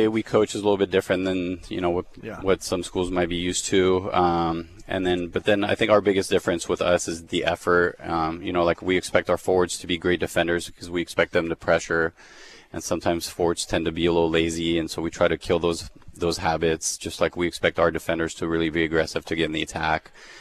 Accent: Santa Clarita, California, United States; also born or lived in Switzerland; now in Fresno, United States; I'm actually originally from Switzerland. I grew up in Santa Clarita by Magic Mountain. So Fresno was a different world.

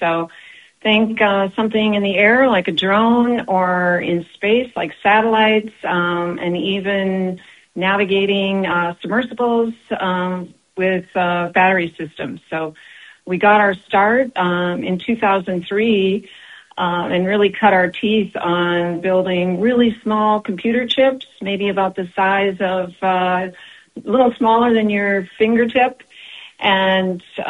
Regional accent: Hanna, North Dakota, United States; I grew up in Hanna, North Dakota, and as a farm kid, the radio was always on.

